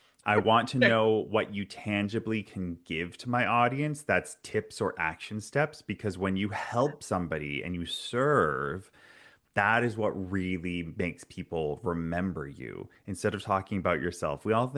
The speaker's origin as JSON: {"language": "English", "town": "Vancouver", "region": "British Columbia", "country": "Canada", "tie": "born or raised there", "said": "I'm used to it growing up in Vancouver. We did have a lot of wildfires on the West Coast quite often."}